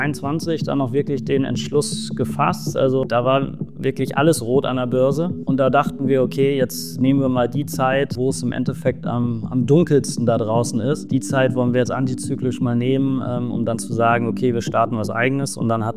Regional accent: Münster, North Rhine-Westphalia, Germany; born there; now in Munich, Germany; gebürtiger Münsteraner und dann Wahlheimat München sozusagen.

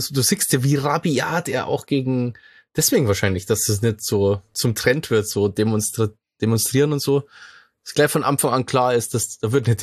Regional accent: Bavaria, Germany; Jetzt muss ich mir auch wieder schammer, ja. So als Bayer.

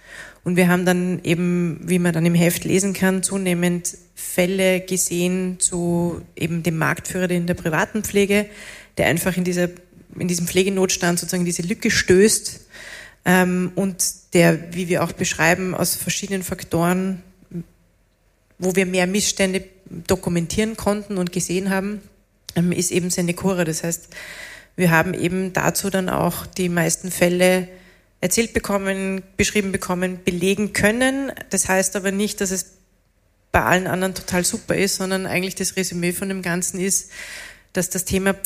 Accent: Salzburg, Austria; ich bin Salzburgerin

